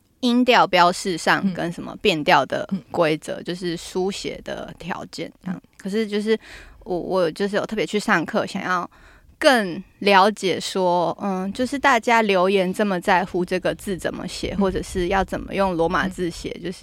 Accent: Taiwan; first language Taiwanese Hokkien; Chinese is a second language; 就是小时候在家里讲台语、然后到学校跟同学讲华语、那求学的时候考试可能学英文、然后看动漫的时候学日文、追 K-pop 学韩文

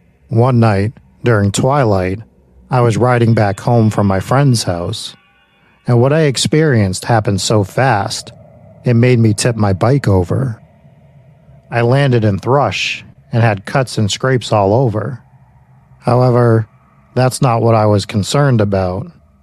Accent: New Jersey, United States; Throughout most of my life, growing up in South Jersey, in the thick of the Pine Barrens, I have heard countless stories, tales, and sightings of the infamous Jersey Devil.

